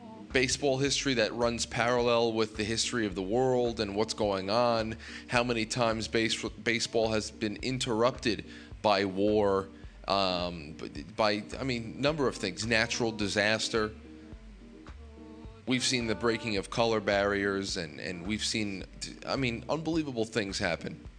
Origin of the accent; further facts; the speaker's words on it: New York, United States; Now, as a Yankee fan, as a New Yorker, I can tell you